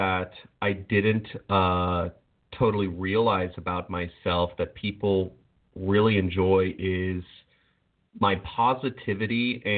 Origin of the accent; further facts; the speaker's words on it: Ireland; I have a tendency to repeat myself. I'm Irish.